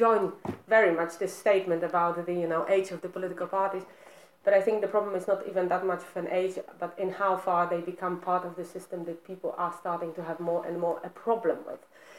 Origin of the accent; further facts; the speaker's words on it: Poland; English is a second language; I mean, I come from Poland, so don't make mistake about that.